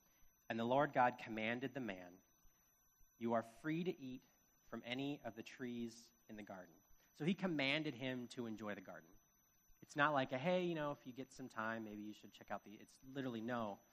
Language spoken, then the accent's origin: English; Chicago, Illinois, United States; Like, as a Chicagoan, this garden sounds incredible.